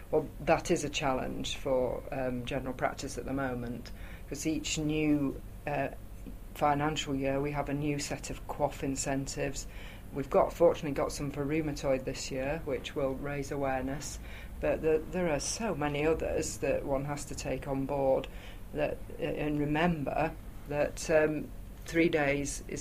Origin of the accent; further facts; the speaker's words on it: West Midlands, United Kingdom; I'm a GP from Shropshire